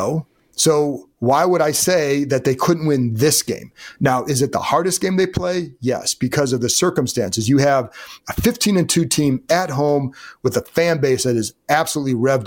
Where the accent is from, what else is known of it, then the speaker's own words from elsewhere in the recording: Cleveland, Ohio, United States; I mean, I grew up in Cleveland. I saw it all the time, right?